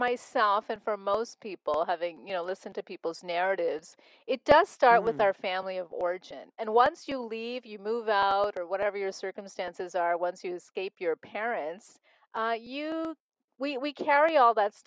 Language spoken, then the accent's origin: English; Montreal, Quebec, Canada; growing up in Montreal, Canada, I had a problem with that because I wanted to be part of mainstream culture.